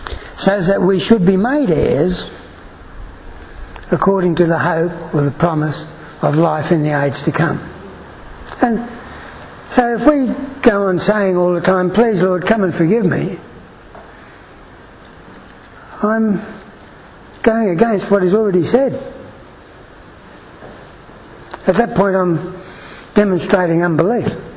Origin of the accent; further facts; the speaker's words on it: Maryborough, Australia; I'm from Maryborough.